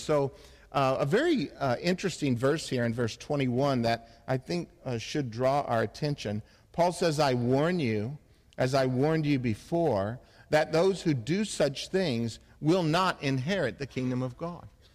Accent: Phoenix, Arizona, United States; also born or lived in Texas; You know, I grew up in Phoenix, Arizona, and I lived in Texas for a while.

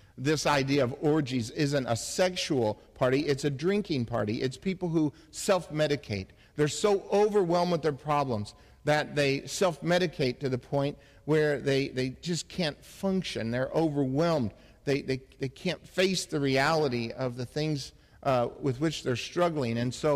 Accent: Phoenix, Arizona, United States; also born or lived in Texas; You know, I grew up in Phoenix, Arizona, and I lived in Texas for a while.

